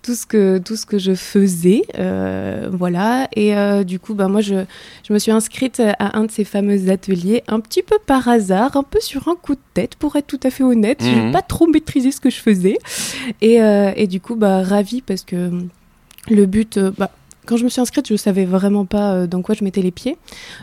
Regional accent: Juan-les-Pins, Provence-Alpes-Côte d'Azur, France; also born or lived in Bayonne; Mais moi, je suis née à Bayonne, mais j'ai fait la plupart de ma vie, du coup, dans le sud-est, à côté de Nice, à Juan-les-Pins, exactement.

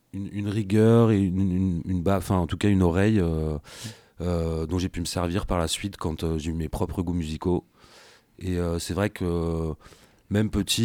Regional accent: Fontainebleau, Île-de-France, France; j'ai eu la chance de grandir dans une région à Fontainebleau exactement, non loin de Samois-sur-Seine

